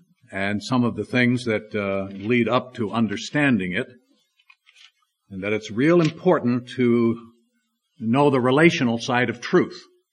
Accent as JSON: {"language": "English", "region": "Florida", "country": "United States", "said": "As many of you know, I'm from Florida, and we call that the Sunshine State."}